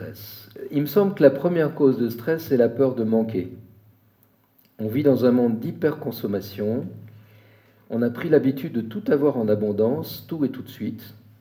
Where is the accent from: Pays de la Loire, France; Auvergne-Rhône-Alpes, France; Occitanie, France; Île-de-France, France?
Île-de-France, France; Paris; now in Geneva, Switzerland; Moi, j'ai grandi à Paris, je m'y suis habitué, mais je me rendais pas. Maintenant que j'y retourne, venant de Genève parfois